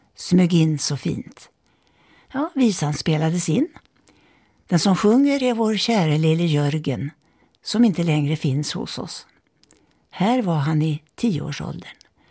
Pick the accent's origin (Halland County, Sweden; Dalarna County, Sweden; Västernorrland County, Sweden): Västernorrland County, Sweden; Härnösand; I Norrland, Härnösand där jag växte upp